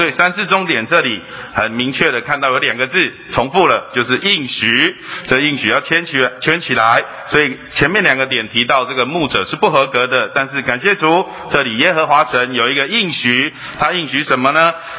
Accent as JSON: {"language": "Chinese", "town": "Sanchong", "region": "New Taipei", "country": "Taiwan", "tie": "born or raised there", "said": "我是这个在三重长大的，对，就是弟兄姊妹都知道，大概那边有很多这个拜偶像之地哦。"}